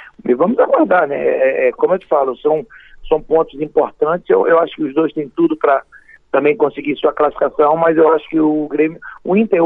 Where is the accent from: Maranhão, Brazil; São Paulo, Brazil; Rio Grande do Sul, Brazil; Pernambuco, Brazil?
Pernambuco, Brazil; é orgulho pra mim como pernambucano